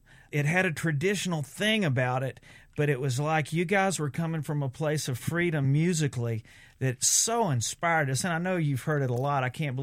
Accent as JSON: {"language": "English", "town": "Shreveport", "region": "Louisiana", "country": "United States", "said": "Yeah, I'm from Shreveport"}